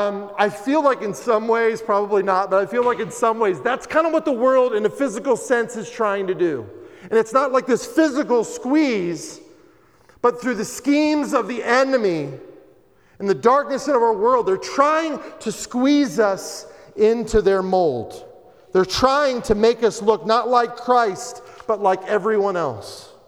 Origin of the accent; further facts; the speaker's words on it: the South, United States; It reminds me a lot of my own life experience growing up in the South, working at a convent, in the kitchen specifically